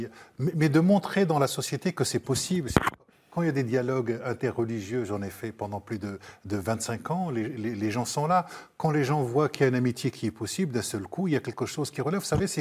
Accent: Trappes, Île-de-France, France; moi, j'ai grandi à Trappes

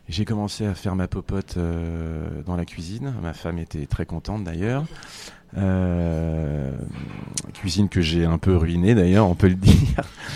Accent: Brittany, France; Je suis un peu chauvin, je suis breton aussi.

